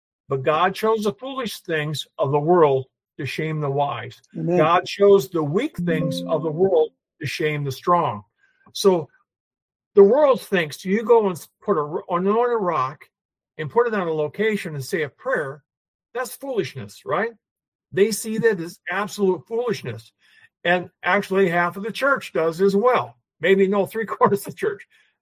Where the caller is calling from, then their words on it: Michigan, United States; I'm in Michigan. That state up north.